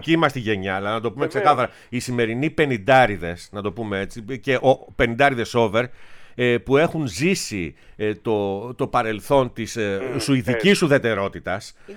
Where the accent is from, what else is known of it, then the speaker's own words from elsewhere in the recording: Kalamata, Peloponnese, Greece; να πω μια μεγάλη καλημέρα στην ιδιαίτερη πατρίδα μου, την Καλαμάτα.